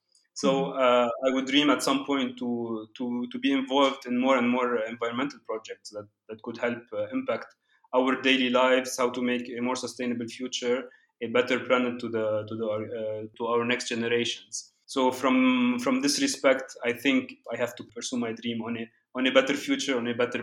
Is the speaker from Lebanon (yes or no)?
yes; Beirut, Beirut Governorate, Lebanon; also born or lived in France; As you mentioned, I come from Beirut. It's a very peculiar city that combines, I would say, beauty and chaos.